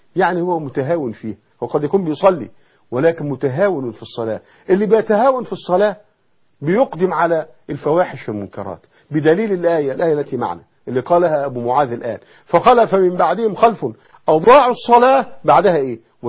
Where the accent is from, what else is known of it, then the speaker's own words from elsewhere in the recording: Egypt; ودي عادة عندنا في مصر أن أنت تدخل في جمعية